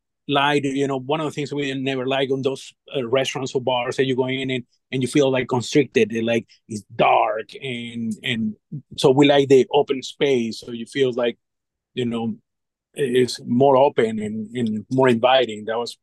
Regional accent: Venezuela; moved away as an adult; now in Virginia, United States; Yeah, so I'm originally from Venezuela. And so I came here.

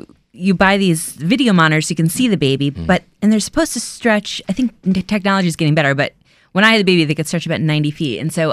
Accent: Kingston, New York, United States; But I'm from the Hudson Valley in New York State, but Kingston, New York, which is 90 miles north. When I grew up there, IBM had closed, and so it was sort of a recessed town

